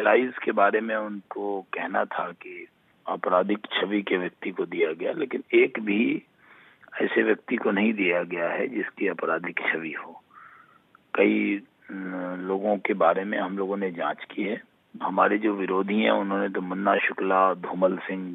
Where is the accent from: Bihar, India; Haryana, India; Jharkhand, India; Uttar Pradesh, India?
Bihar, India; हम न गुजराती हैं, न हम बांग्लादेशी हैं। उनको ध्यान रखना चाहिए, हम भी बिहारी हैं।